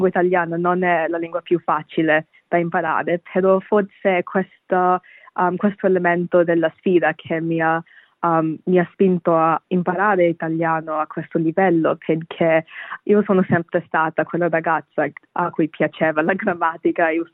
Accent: Perth, Western Australia, Australia; Italian is a second language; now in Canberra, Australia; io ho 19 anni e sono di origine bengalese, ma vivo in Australia, vengo da Perth e mi sono trasferita a Canberra per studiare.

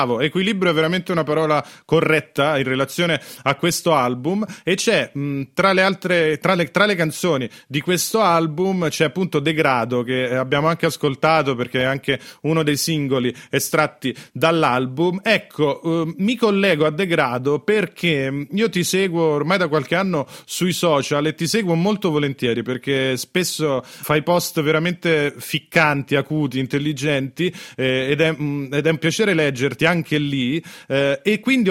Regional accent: Rome, Lazio, Italy; Sì, sì, guarda, io sono di Roma

